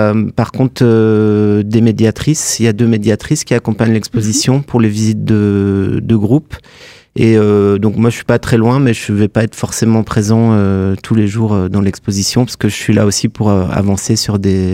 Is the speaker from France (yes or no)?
yes; Grand Est, France; also born or lived in Strasbourg; now in Marseille, France; j'ai grandi dans les Vosges, donc je connais pas trop cette ville, parce que moi j'ai fait mes études à Strasbourg, donc je suis content de découvrir cette ville. C'est très différent de Marseille, où j'habite maintenant.